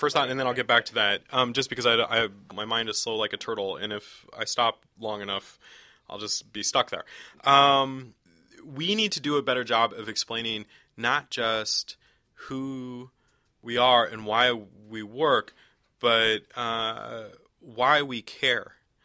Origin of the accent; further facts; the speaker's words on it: San Diego, California, United States; I grew up in East County, San Diego, which is I grew up in a time before there was social media everywhere